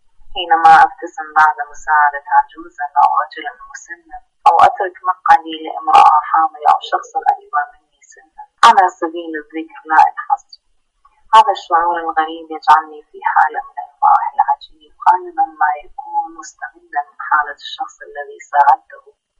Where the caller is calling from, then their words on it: Iraq; ودمتم سالمين، أنا من العراق